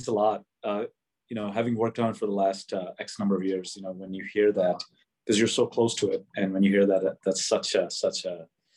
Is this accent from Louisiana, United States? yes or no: no; Chicago, Illinois, United States; until then, I grew up in Chicago, and I was exposed to all the metropolitan cities.